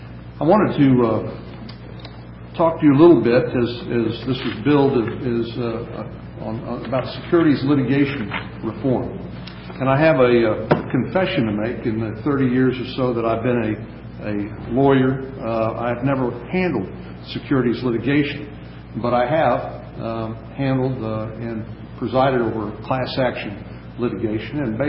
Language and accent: English; Texas, United States; One of the leading newspapers in my home state, the Dallas Morning News